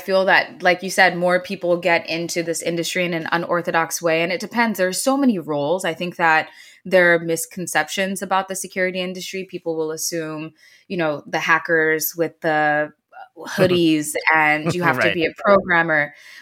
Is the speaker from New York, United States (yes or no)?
yes; New York City, New York, United States; also born or lived in Bangladesh; I'm originally from Bangladesh and grew up in Queens, New York City, and then kind of moved around and whatnot.